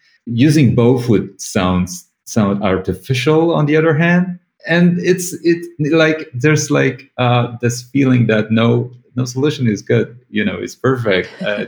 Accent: Warsaw, Masovian Voivodeship, Poland; also born or lived in Tokyo, Japan; So I was born in Warsaw, and we spent the first couple of years of my life here in Warsaw. And then we moved to Tokyo for around 3 years. And then we came back to Warsaw with our family. And we pretty much stayed here.

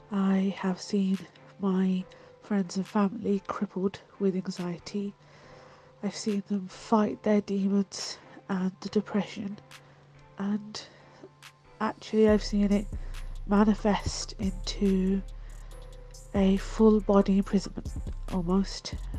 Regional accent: United Kingdom; Being British and being Asian, from both sides, you're taught to just stay stoic.

